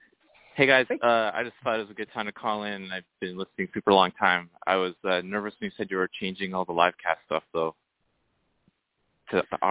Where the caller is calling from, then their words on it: Boston, Massachusetts, United States; I'm in Boston. I'm actually out at a Christmas holiday market staying with my family right now.